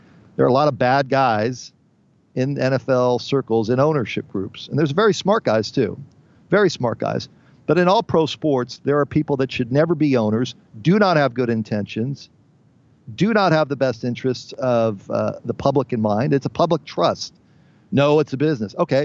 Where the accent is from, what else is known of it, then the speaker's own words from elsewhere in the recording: San Diego, California, United States; moved away as an adult; now in Phoenix, United States; I grew up in San Diego. I moved to Phoenix from San Diego.